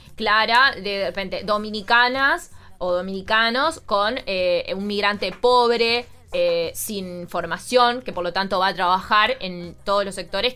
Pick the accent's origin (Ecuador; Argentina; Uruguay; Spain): Uruguay; cuán receptivos en definitiva somos los uruguayos a los migrantes.